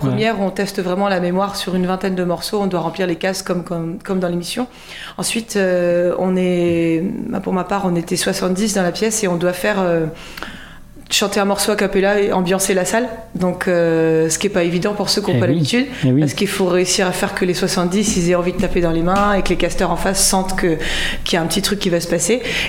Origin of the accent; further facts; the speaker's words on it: France; born there; Non, moi je suis née en France. C'est pour ça que je suis franco-québécoise et pas québécoise tout court.